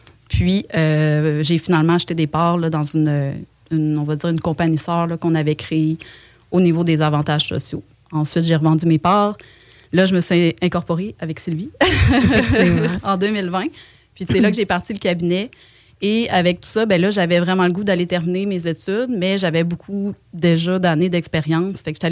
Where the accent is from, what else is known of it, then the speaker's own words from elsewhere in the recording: Rimouski, Quebec, Canada; now in Quebec City, Canada; Premièrement, je viens de Rimouski. Ensuite de ça, je voulais vraiment m'en venir à Québec.